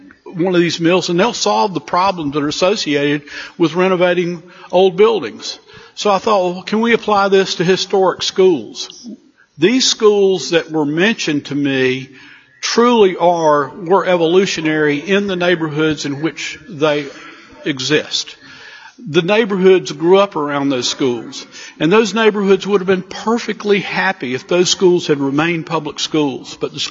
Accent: Concord, North Carolina, United States; This actually came as a request from a lady I grew up with in Concord in Cabarrus County.

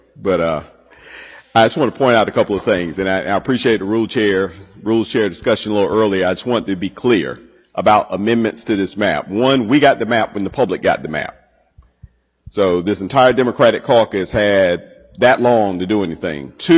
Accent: North Carolina, United States; So a lot of you know I'm originally from Lee County.

